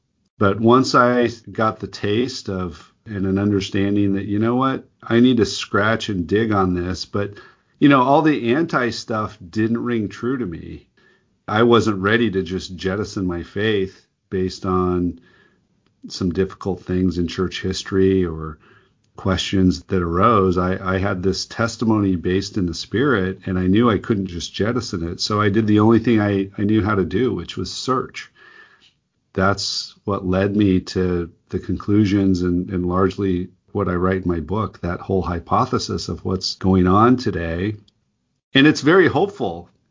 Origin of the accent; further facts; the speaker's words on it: Utah, United States; also born or lived in Japan; now in Portland, United States; I grew up in Utah Valley. I went to BYU. I served a mission in Japan and actually lived in Japan for some time after graduating from BYU. Currently live in the Portland, Oregon area and have for the last 27 years